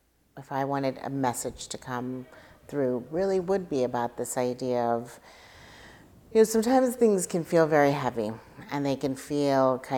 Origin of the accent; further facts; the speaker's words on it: India; when I was growing up in India, when I was very little